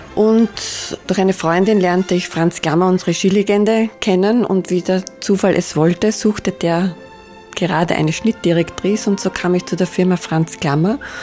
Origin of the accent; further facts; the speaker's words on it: Dröberswinkel, Austria; Und ich bin aus Dröberswinkel